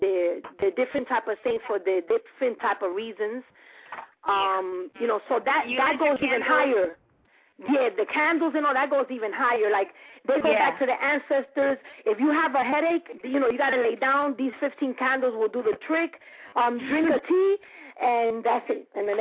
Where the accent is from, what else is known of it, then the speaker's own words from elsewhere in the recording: Bronx, New York, United States; I'm a Latin woman. My mother and father were both born in Puerto Rico. I was born in Bronx, New York, so I'm a New Yorican. But my household, my mother has always spoke Spanish